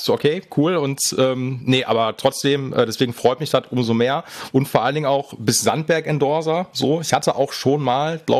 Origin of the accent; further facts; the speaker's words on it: Essen, North Rhine-Westphalia, Germany; Ja, ich komme aus dem Pott, aus Essen, genau.